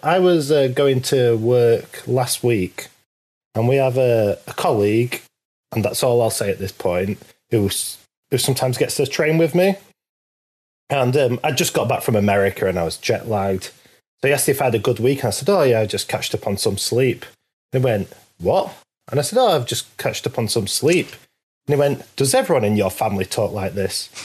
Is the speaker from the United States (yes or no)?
no; United Kingdom; Oh, we're British.